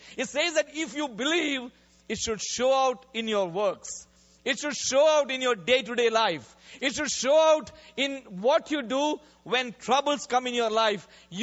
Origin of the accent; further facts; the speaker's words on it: North India, India; In fact, I grew up in North India.